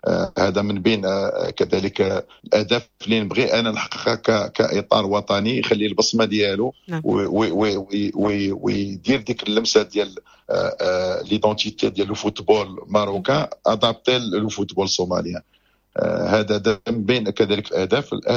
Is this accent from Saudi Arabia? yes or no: no; Morocco; خصوصا احنا اللي احنا مغاربه